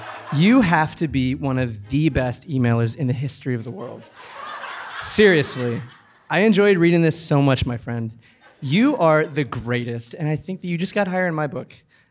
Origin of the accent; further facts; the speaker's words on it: Beaumont, Texas, United States; I'm from Beaumont, Texas.